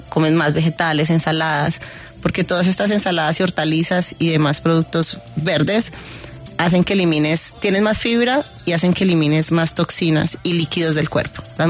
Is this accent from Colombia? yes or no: yes; Colombia; para ir a representar a Colombia en Ecuador. Y allí fui mi primer derrota, porque yo ganando todo en mi país